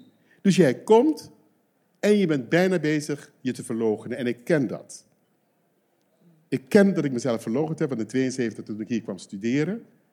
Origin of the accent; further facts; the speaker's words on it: Aruba; now in Netherlands; Dus hoe verhoud ik mij als Arubaan?